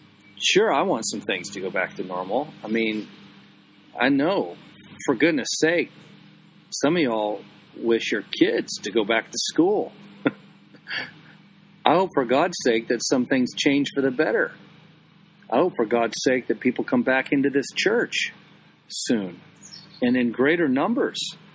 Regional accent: Clearwater, Florida, United States; When I moved to Catalina, I remember things that I hated about my hometown of Clearwater until after I left it.

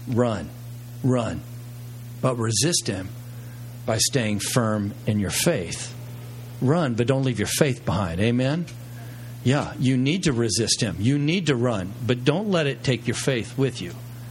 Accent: the South, United States; And I grew up in the South, so I can use that word.

